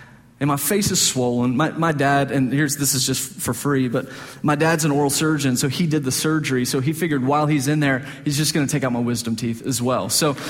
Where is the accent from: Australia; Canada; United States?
United States; Dallas, Texas; I mean, this is where I grew up. You just hear this growing up in Dallas.